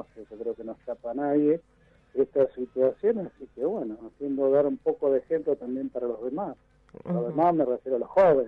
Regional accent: Marcos Juárez, Córdoba, Argentina; born there; yo nací en Marco Juárez, que es una provincia de Córdoba, al sudeste de la provincia de Córdoba, casi al límite con Santa Fe. Desde ahí fue donde nos incorporaron nosotros, yo tenía 18 años cuando me incorporaron

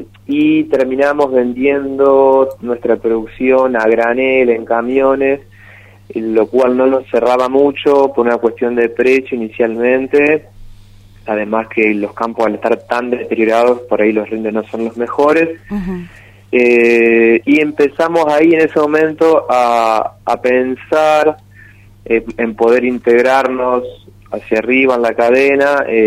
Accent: Gualeguaychú, Entre Ríos, Argentina; somos de acá, somos de Gualeguaychú

